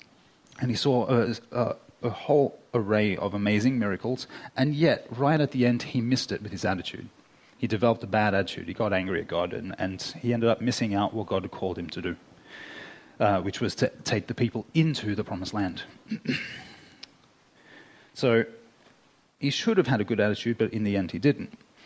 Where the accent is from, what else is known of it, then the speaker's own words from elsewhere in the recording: Australia; accent: Australian; please excuse me if I'm moving quickly and my Australian accent kind of blows things a bit for you.